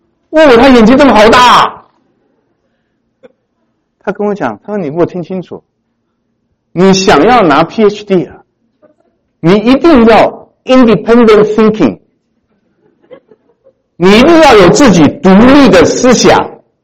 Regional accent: China; 咱们那个年代的中国人就是这样子活的嘛

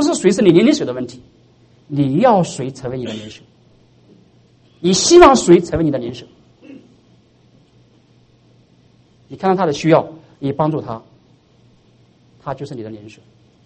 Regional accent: China; 我们中国人学不是通过脑的，我们是通过看的。

